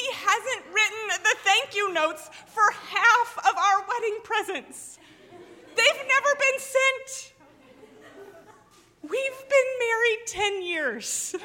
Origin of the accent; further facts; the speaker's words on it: the South, United States; You may remember that I grew up in the South, and we write thank you notes in the South.